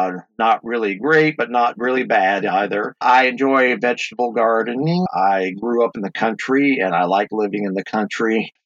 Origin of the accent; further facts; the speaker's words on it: Smyrna, Tennessee, United States; I'm originally from Smyrna, Tennessee, which is about 20 miles southeast of Nashville.